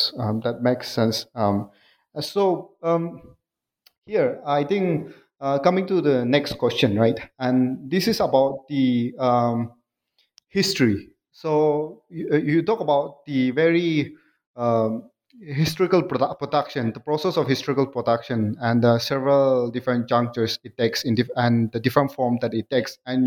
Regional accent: Nagaland, India; I'm here in India, and, you know, my people are the Nagas. You know, I'm from Nagaland.

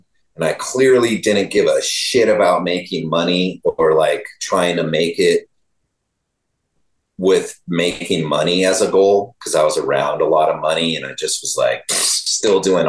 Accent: California, United States; And I was just from NorCal.

